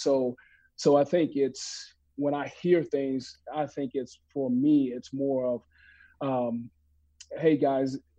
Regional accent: Mississippi, United States; particularly growing up in Mississippi, and you know, having a lot of these things kind of come back to the forefront.

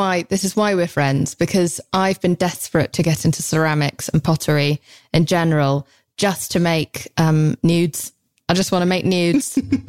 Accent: England, United Kingdom; God, I'm so English and embarrassing.

